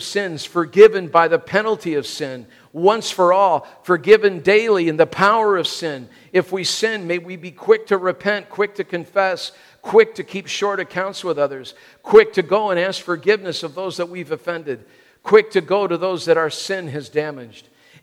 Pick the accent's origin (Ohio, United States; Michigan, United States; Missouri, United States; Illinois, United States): Illinois, United States; Wheaton; Growing up in Wheaton, I grew up thinking if I didn't dance and didn't drink and didn't smoke and didn't play cards and didn't go to movies that I had reached this pinnacle of holiness